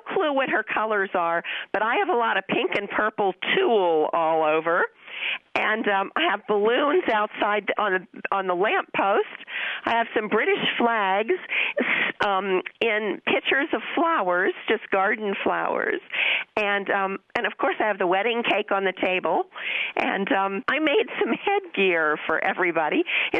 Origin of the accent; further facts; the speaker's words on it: Columbus, Ohio, United States; I'm from Columbus, Ohio.